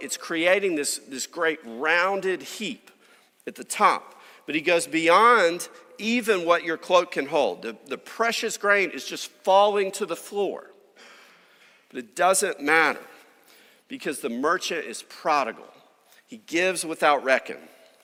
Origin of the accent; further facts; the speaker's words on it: Tennessee, United States; many of you know I'm from Tennessee, I'm a Volunteers fan.